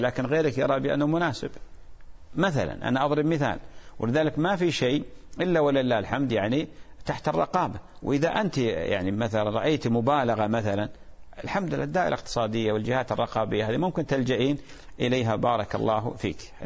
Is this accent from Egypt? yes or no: no; Iraq; هناك امرأة اتصلت بي من بلدنا العراق